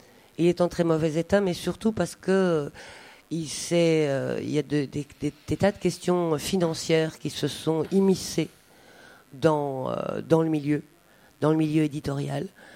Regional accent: Belgium; pour moi, c'est tout à fait compréhensible parce que je suis belge.

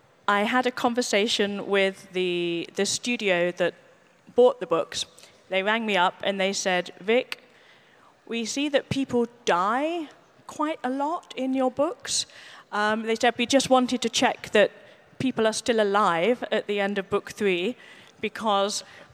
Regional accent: United Kingdom; also for me as a British writer to be honored in France is very special.

